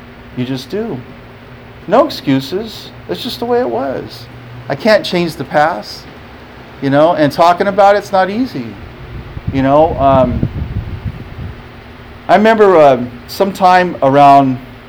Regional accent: Guadalupe, Arizona, United States; I grew up in Guadalupe. Okay? So the first 12 years of my life, I'm a Caucasian kid in Guadalupe with an afro.

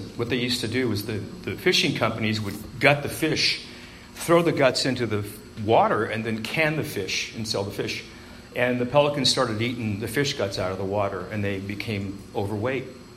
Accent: Tulare, California, United States; now in Burbank, United States; Yeah, I live in Burbank now. I've lived in Los Angeles for a lot of years, but I grew up in Tulare.

